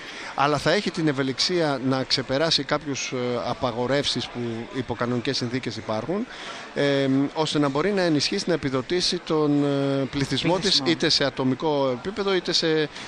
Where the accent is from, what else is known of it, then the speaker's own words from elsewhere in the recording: Central Greece, Greece; Εντός έδρας παίζω, είμαι από τη Φωκίδα.